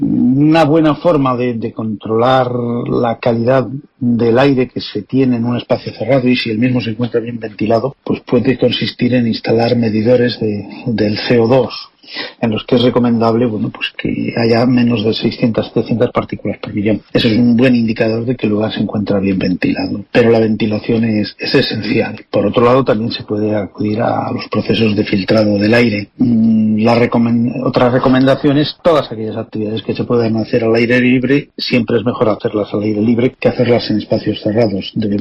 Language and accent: Spanish; Spain; hay países y culturas que son bastante menos ruidosas que somos los españoles